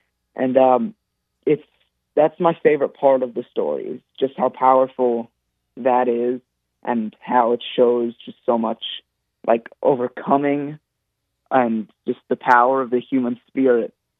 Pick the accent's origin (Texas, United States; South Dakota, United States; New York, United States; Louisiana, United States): New York, United States; now in Atlanta, United States; I grew up in New York, and then I moved to Atlanta about 5 years ago.